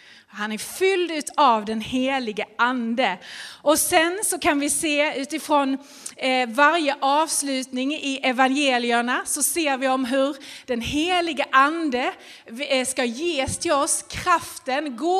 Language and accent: Swedish; Skåne, Sweden; jag är skåning från början